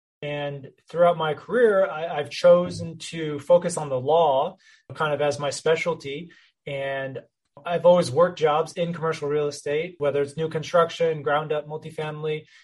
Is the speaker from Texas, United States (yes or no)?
yes; Texas, United States; My background, I grew up in the North Texas area.